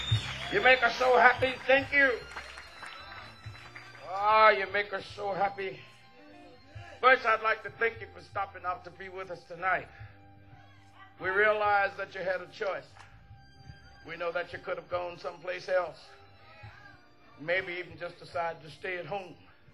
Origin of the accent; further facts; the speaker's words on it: Mississippi, United States; accent: Mississippi; And my Mississippi accent, don't misunderstand what I said.